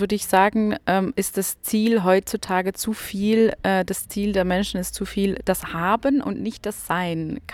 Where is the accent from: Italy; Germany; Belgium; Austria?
Belgium; German is a second language; also ich komme aus Belgien. Falls Sie irgendeine Dativ-Genitiv-Verwechslung hören, dann hat das damit zu tun, dass Deutsch meine Muttersprache nicht ist.